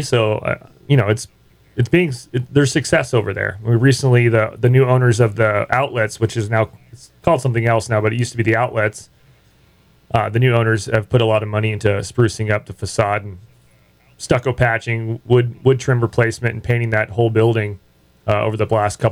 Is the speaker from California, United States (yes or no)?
yes; San Diego, California, United States; moved away as an adult; I grew up in San Diego. I moved here 15 years ago, and so Mexican food is like. It's like the national, it's like the city cuisine of San Diego.